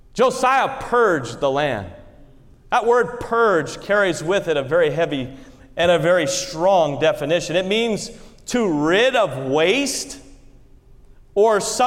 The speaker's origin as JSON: {"language": "English", "region": "Connecticut", "country": "United States", "tie": "born or raised there", "said": "As a boy, I grew up in Connecticut. My parents, they had a nice home. It was a very simple home, but we lived on a circle in Connecticut."}